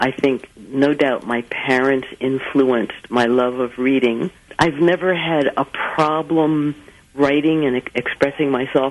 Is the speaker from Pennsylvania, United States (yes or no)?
yes; Philadelphia, Pennsylvania, United States; I've lived in Philadelphia. I was born in Philly. I've lived outside of Philly now for about 35, 36 years, but I consider myself a Philadelphian